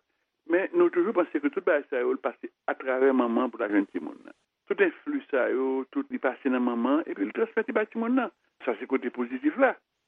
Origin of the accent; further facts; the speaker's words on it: Haiti; je suis dans le pays caribéen, c'est-à-dire que je suis haïtien